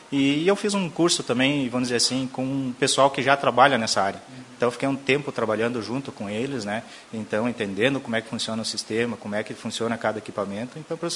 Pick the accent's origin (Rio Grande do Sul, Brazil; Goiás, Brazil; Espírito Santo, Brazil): Rio Grande do Sul, Brazil; Lagoa Vermelha; sou natural daqui de Lagoa Vermelha, né? Meus pais eram daqui da região, né? Meu pai aqui de Biaçá e minha mãe aqui de Caseiros, né? A gente morou aqui sempre, né?